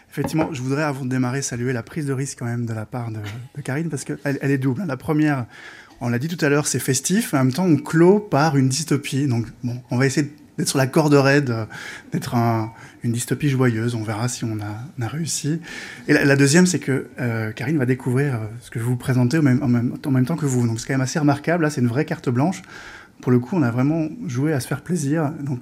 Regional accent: Belgium; et moi je suis belge, je suis très heureux

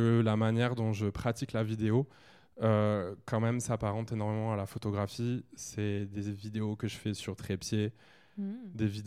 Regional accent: Pau, Nouvelle-Aquitaine, France; also born or lived in Les Lilas; Alors, je suis né dans le 93 au Lila.

